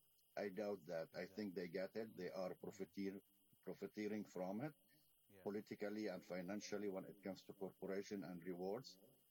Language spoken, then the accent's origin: English; Canada; as a Canadian here in Canada